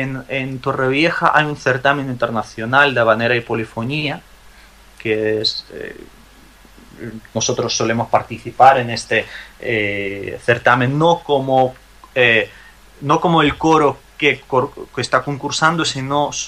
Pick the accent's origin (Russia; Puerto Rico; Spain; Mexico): Russia; Bryansk, Bryansk Oblast; Spanish is a second language; Como cantaba en mi ciudad, en Briansk, pues también ingresé a este coro y estuve cantando, aprendiendo cosas, partituras y tal.